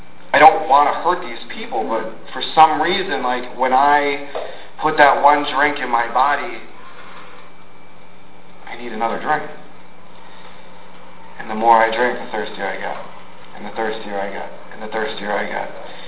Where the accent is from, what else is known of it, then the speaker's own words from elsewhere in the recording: Fogelsville, Pennsylvania, United States; I grew up right outside of Fogelsville, in between Fogelsville and New Chipoli.